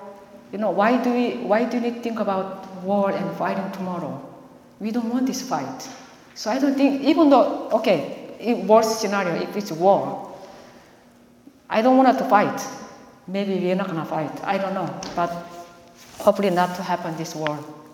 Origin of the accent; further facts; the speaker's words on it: South Korea; now in Canada; I am a Canadian and I'm living in Canada, but I still love my country. I still miss my country.